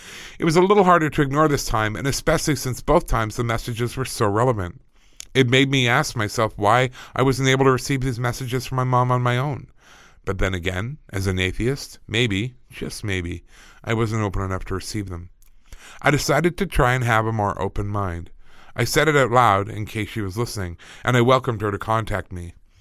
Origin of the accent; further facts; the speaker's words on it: London, Ontario, Canada; I'm a 34-year-old woman born and raised in London, Ontario by two loving parents.